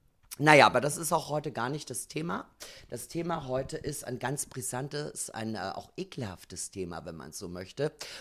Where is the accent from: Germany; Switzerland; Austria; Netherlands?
Austria; Und ich bin ja eine Österreicherin.